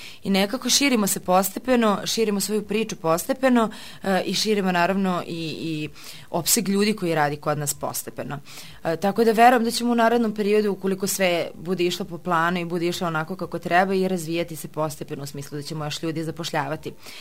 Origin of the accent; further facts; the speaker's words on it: Kraljevo, Šumadija and Western Serbia, Serbia; now in Kosovska Mitrovica; ja i obzirom da nisam iz Kosovske Mitrovice, iz Kraljeva sam, ovde stanujem u studentskom domu